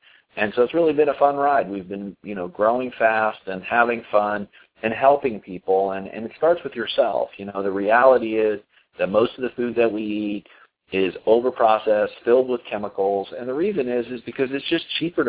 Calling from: Colorado, United States; I'm calling in from Colorado.

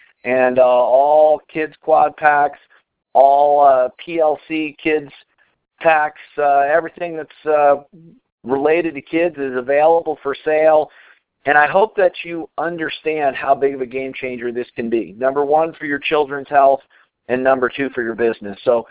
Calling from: Las Vegas, Nevada, United States; And I'm calling in from Las Vegas, Nevada, high up right above the strip.

